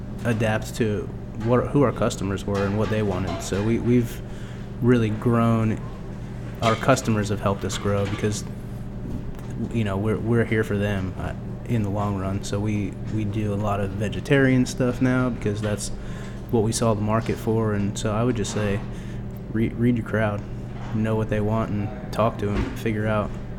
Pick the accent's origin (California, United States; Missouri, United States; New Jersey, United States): New Jersey, United States; Indian Mills; I grew up in Indian Mills, New Jersey, which nobody's ever heard of. It was pretty small, but we're close to bigger cities. But yeah, I grew up in the woods.